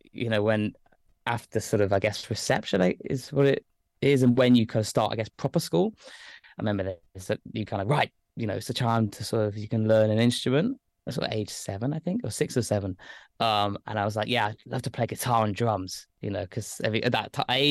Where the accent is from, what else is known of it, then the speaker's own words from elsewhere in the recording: Lichfield, West Midlands, United Kingdom; I grew up in Staffordshire. I'm from a place called Lichfield, which is a city, and it's a very, very small city, sort of outside of Birmingham, near Tamworth